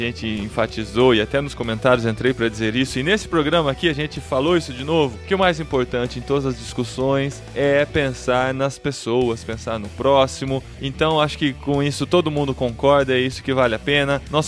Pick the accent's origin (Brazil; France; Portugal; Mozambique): Mozambique; Eu sou de Moçambique